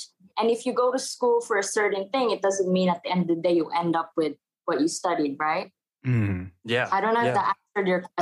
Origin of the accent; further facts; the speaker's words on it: Philippines; now in United Kingdom; I'm from the Philippines.